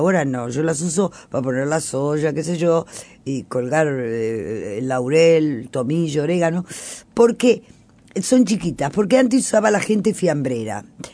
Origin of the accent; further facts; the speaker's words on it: Montevideo, Uruguay; pero el barrio de mi infancia, que era el barrio de mi abuela, era el barrio La Mondiola